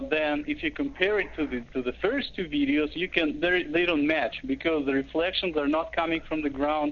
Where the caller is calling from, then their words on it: Regina, Saskatchewan, Canada; I'm calling from Canada, actually, Regina, Saskatchewan.